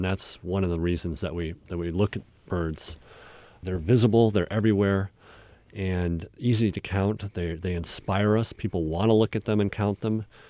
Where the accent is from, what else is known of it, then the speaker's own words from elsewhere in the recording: Michigan, United States; Where I grew up in Michigan, there were southerly birds that were very rare when I was a kid. I lived at the northern end of their range